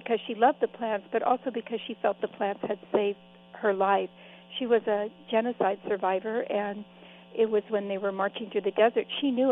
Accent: California, United States; the wild plants of Sonoma County, where I grew up in California.

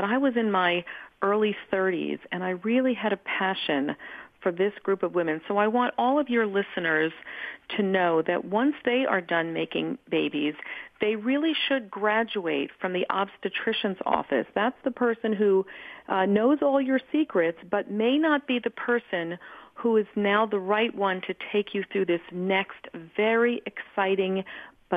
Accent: New York City, New York, United States; So I was probably 6 or 7 years old, and I grew up here in New York City

